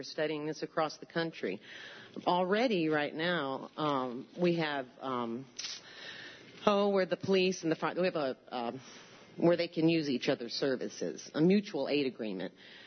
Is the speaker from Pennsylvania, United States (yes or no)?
no; Ithaca, New York, United States; from Ithaca, and welcome to the new legislators.